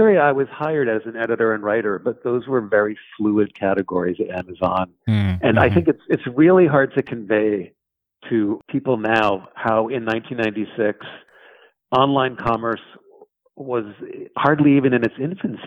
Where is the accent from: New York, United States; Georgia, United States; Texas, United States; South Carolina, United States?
New York, United States; New York City; also born or lived in Portland, Oregon; I'm from New York and have spent most of my life there, but I was actually living in Portland, Oregon.